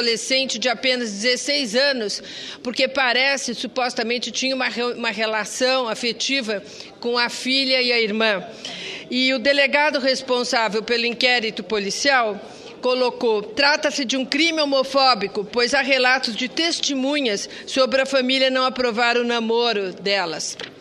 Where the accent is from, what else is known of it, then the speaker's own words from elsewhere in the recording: Brazil; É uma preocupação como brasileira, como cidadã